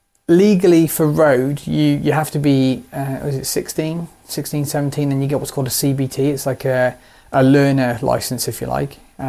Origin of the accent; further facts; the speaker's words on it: Shrewsbury, West Midlands, United Kingdom; born there; So I was born in Shrewsbury. I've done a complete round the world cycle back to Shrewsbury. So I was actually born in Shrewsbury town. There used to be a hospital here. Born in 1984 in November.